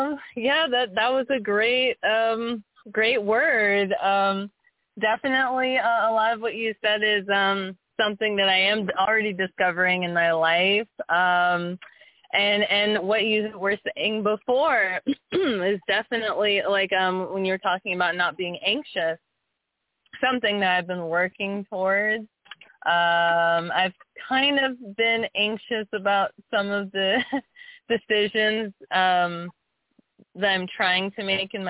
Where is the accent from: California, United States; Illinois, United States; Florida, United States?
California, United States; I'm from California.